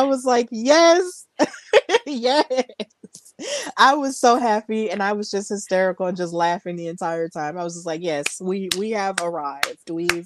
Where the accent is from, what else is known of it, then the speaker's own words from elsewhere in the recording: Birmingham, Alabama, United States; y'all know I'm from Alabama, except I'm from Birmingham.